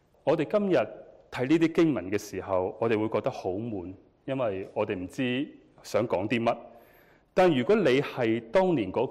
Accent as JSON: {"language": "Cantonese", "town": "Guangzhou", "region": "Guangdong", "country": "China", "also_born_or_lived": "Beijing", "said": "我系广州人啊，所以我家在珠江啦嘛。"}